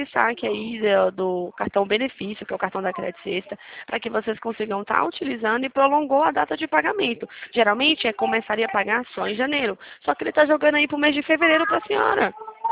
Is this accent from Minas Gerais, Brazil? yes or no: yes; Minas Gerais, Brazil; eu sou de Minas, Minas não é assim, né? Minas é quente.